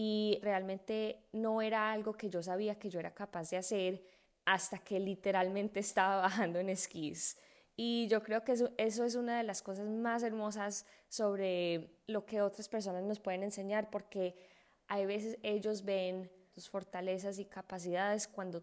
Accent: Colombia; now in Jackson, United States; Soy una inmigrante colombiana viviendo en Jackson, Wyoming, que es un pueblito lleno de montañistas de esquí.

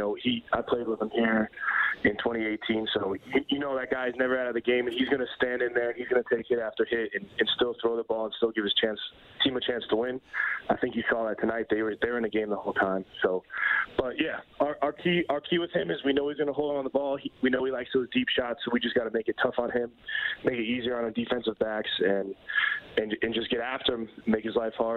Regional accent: Connecticut, United States; We're both from Connecticut, so we live close together.

